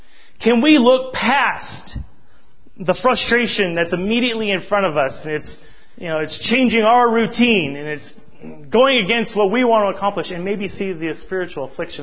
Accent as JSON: {"language": "English", "region": "Montana", "country": "United States", "said": "I'm from Montana. It blows my mind."}